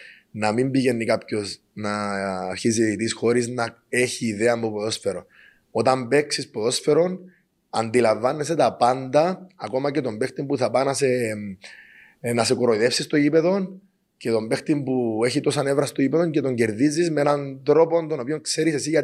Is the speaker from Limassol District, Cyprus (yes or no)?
no; Sotira, Famagusta District, Cyprus; Στην Αγία Θέκλα στη Σωτήρα, στην όμορφη Σωτήρα, το χωριό μου.